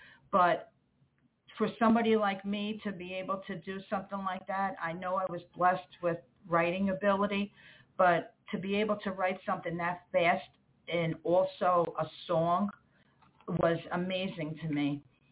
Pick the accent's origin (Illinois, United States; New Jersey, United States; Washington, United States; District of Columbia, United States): New Jersey, United States; born there; I was born in New Jersey to an Italian Catholic family.